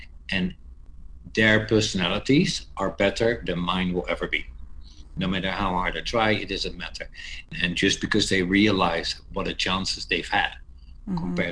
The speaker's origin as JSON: {"language": "English", "town": "Rotterdam", "region": "South Holland", "country": "Netherlands", "tie": "born or raised there", "moved": "as an adult", "said": "I'm born and raised in the Netherlands, Rotterdam. And I left the Netherlands at the age of 26 because I wanted to improve my English."}